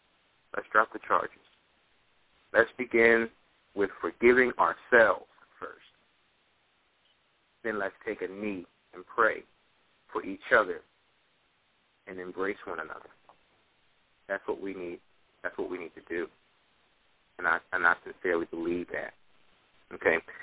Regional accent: United States; And we as Americans, we kind of, we may overlook that, the importance of our significance on the earth. And as American citizens, I think sometimes we overlook the significance of our importance as citizens in this land, as citizens of the world.

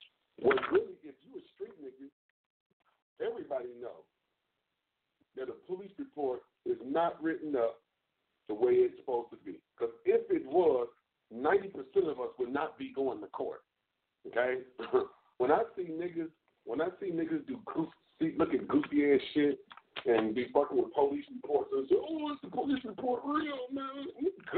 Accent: Chicago, Illinois, United States; I grew up in Chicago.

